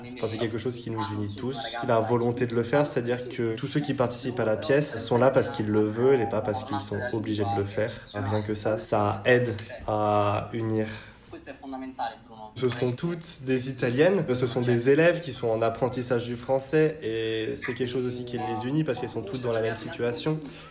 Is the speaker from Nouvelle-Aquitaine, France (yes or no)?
no; Lyon, Auvergne-Rhône-Alpes, France; Je viens de Lyon.